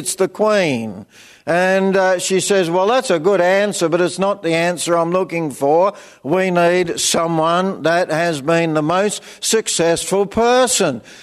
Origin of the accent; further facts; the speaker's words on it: Beaconsfield, Tasmania, Australia; I was brought up in Beaconsfield Area School.